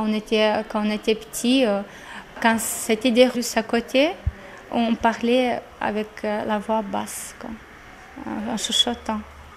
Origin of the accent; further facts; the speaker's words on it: Moldova; French is a second language; now in France; ma maison que chez moi, en Moldavie.